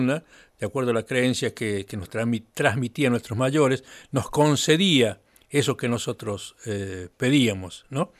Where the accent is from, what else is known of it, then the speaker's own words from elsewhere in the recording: Tinogasta, Catamarca, Argentina; vos sabés que yo soy de Tinogasta